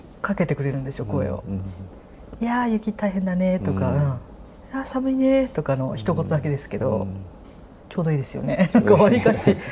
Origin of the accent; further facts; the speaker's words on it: Yamagata, Japan; その私山形県出身なので、山形だと花笠音頭っていう盆踊りがあって有名なんですよ